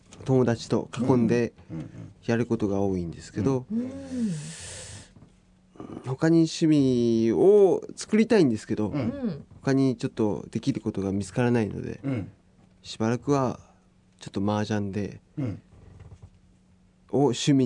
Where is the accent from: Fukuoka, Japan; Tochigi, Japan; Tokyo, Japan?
Tochigi, Japan; Otawara; 出身は大田原です